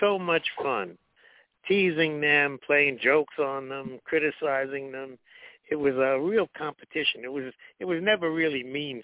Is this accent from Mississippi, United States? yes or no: no; Jersey City, New Jersey, United States; now in Hillsboro, United States; Yeah, I'm originally from Jersey City.